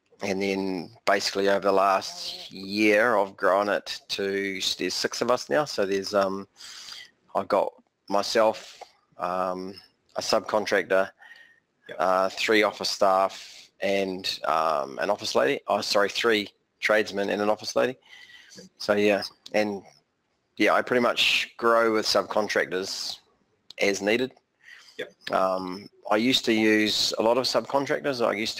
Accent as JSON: {"language": "English", "town": "Whanganui", "region": "Manawatū-Whanganui", "country": "New Zealand", "tie": "born or raised there", "also_born_or_lived": "London", "lives_now": "Hamilton, New Zealand", "said": "From Hamilton. Originally, I was brought up in Whanganui, just sort of south of Taranaki."}